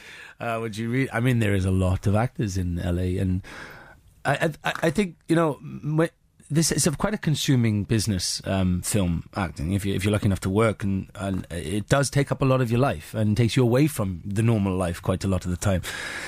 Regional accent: Wales, United Kingdom; But if it did, this is me being very Welsh.

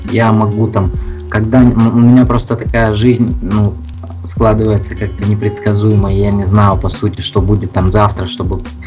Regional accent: Ukraine; moved away; also born or lived in Georgia / Russia; я родился в Грузии, там запутанная вообще история такая. Родился в Грузии, в раннем детстве переехал в Россию, по России там скитались, потом рос на Украине.

